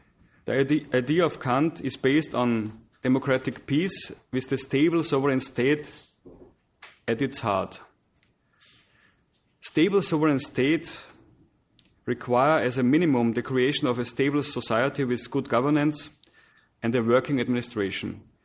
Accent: Austria; English is a second language; Austria, my home country

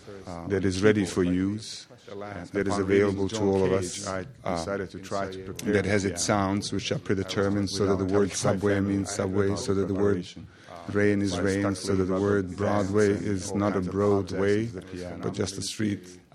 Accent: Sarajevo, Federation of Bosnia and Herzegovina, Bosnia & Herzegovina; English is a second language; In Sarajevo

